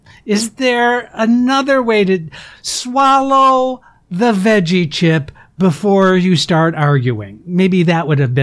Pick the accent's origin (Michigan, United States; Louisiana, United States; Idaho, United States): Michigan, United States; I'm from Michigan originally. And being from Michigan and my dad was a car dealer